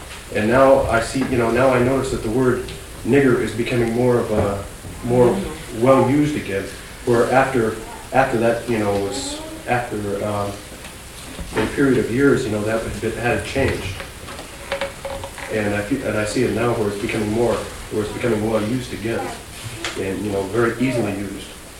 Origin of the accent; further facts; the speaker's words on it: Bellingham, Washington, United States; when I was growing up in Bellingham, you know, blacks were never